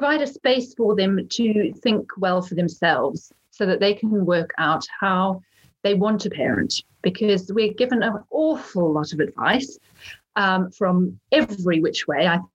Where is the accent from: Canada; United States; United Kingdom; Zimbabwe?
Zimbabwe; moved away as an adult; I'm from Zimbabwe, Hannah.